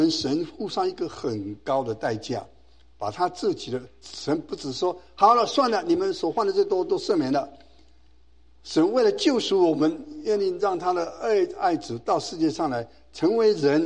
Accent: Taiwan; 我是从台湾来的

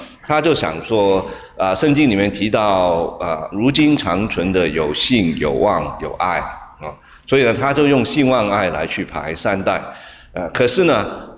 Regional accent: Hong Kong; 我是生长在这个香港嘛，我在香港长大的，那香港呢这个人很挤啊，好多人啊，这样子啊，就是整个街上都是人啊，

